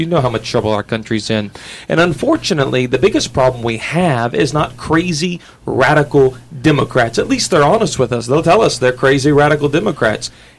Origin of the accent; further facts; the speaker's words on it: Tulsa, Oklahoma, United States; You know, I'm from Tulsa.